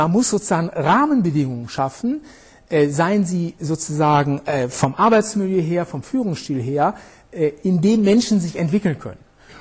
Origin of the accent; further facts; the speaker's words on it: North Rhine-Westphalia, Germany; ich komme aus Ostwestfalen